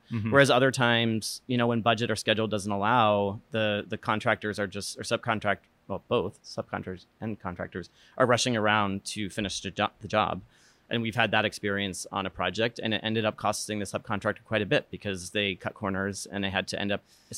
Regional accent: New Hampshire, United States; now in Los Angeles, United States; I mean, I grew up in New Hampshire to start.

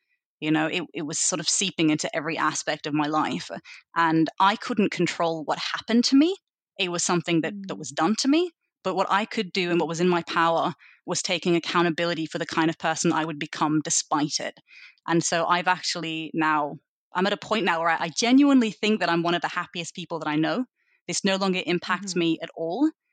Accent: Australia; moved away as an adult; peers were Australian. And so culturally, I'm kind of this exact split between the two. I think my accent makes people think that I'm more Australian than I am German, but I really do think it's a split. A few years ago, I made the decision to leave Australia

